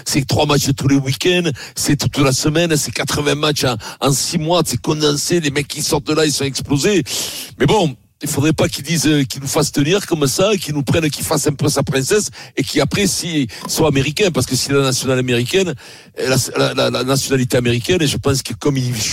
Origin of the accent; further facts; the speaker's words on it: Germany; Je suis allemand.